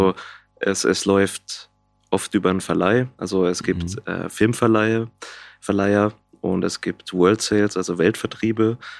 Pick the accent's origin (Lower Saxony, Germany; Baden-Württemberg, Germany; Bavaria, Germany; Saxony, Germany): Baden-Württemberg, Germany; accent: Black Forest dialect; hört es vielleicht aus dem ein oder andere Aussprache, am Dialekt so, ich komme ja auch wirklich aus dem Schwarzwald, also aus dem tiefen Schwarzwald bei Todtnau, Feldberg, wenn man ins Kino will, muss man entweder nach Freiburg fahren eine halbe Stunde oder nach Lörrach eine Dreiviertelstunde.